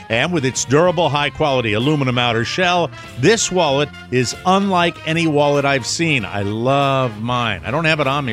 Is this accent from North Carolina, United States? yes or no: no; Connecticut, United States; Connecticut, my home state.